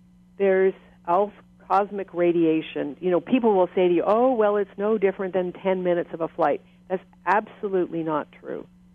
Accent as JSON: {"language": "English", "country": "Canada", "said": "I'm a Canadian, first of all. We don't think that way."}